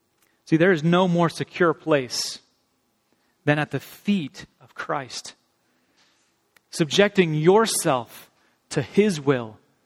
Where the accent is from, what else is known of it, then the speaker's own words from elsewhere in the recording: Ireland; I didn't know there was Irish pirates. I'm Irish, and I didn't know there was such a thing.